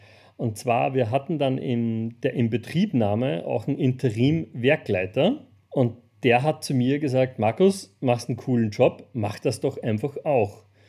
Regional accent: Austria; moved away as an adult; also born or lived in Poland; now in Germany; Ursprünglich komme ich aus Österreich, bin auch dort geboren, aufgewachsen über Jahre, bin dann beruflich nach Polen gekommen, habe über, ich glaube, fast 7 Jahre in Polen, in Poznan gewohnt und bin aktuell lebe ich in Deutschland.

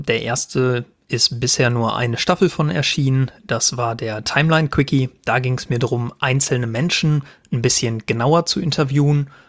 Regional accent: North Rhine-Westphalia, Germany; born there; Bei mir ist es Paderborn geworden. Ich komme gebürtig aus dem Sauerland.

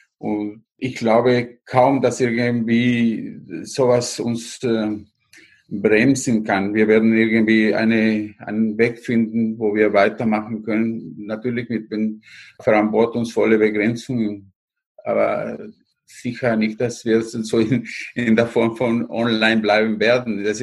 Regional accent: Guatemala; German is a second language; now in Vienna, Austria; Ich komme aus Guatemala, lebe ich in Wien seit einer Ewigkeit

